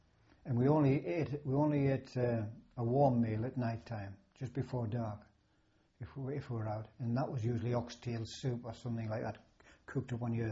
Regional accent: North East England, United Kingdom; I'd been promised a job in the northeast, my hometown, with the 15 Army Youth Team.

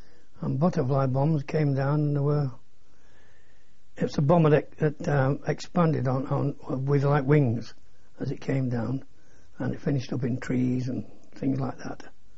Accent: Grimsby, Yorkshire and the Humber, United Kingdom; also born or lived in Edinburgh / Hull / Fleetwood; Hull, and then across to Fleetwood and over to Grimsby, mainly Grimsby.

